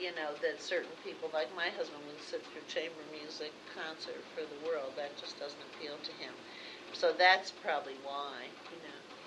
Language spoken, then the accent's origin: English; Pittsburgh, Pennsylvania, United States; Politically, sure, because when we were growing up in Pittsburgh, young people in Pittsburgh